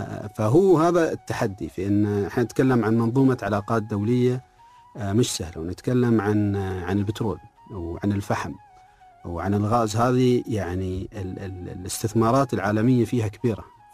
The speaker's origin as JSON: {"language": "Arabic", "country": "United Arab Emirates"}